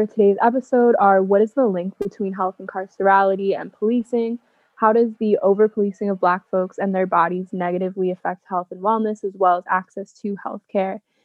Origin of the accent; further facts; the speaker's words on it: New Jersey, United States; But in case you don't want to look it up, I'm from New Jersey, so that's what I looked at.